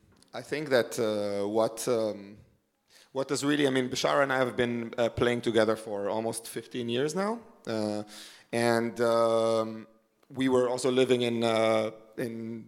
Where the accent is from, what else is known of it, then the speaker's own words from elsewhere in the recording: Jerusalem, Jerusalem District, Israel; for me before growing up in Jerusalem, Israel, I didn't really speak to anybody who's Arabic before, who spoke Arabic.